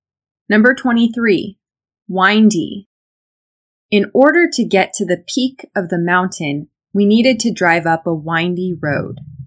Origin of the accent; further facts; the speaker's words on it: United States; As an American, I use a glottal stop in mountain.